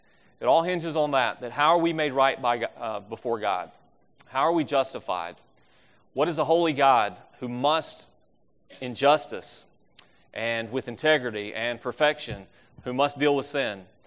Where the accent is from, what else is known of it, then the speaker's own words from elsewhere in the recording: Charlotte, North Carolina, United States; In fact, it's my hometown, Charlotte, North Carolina.